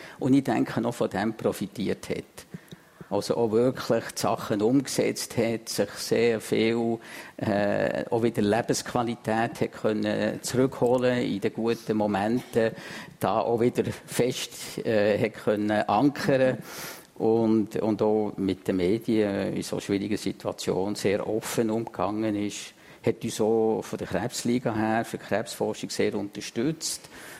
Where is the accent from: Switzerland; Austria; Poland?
Switzerland; St. Gallen; ich bin selber, St. Galler Mutter.